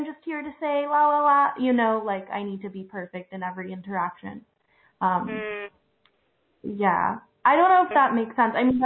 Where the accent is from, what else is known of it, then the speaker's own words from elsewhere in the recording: Philadelphia, Pennsylvania, United States; I'm from Philadelphia. I don't know why it doesn't say.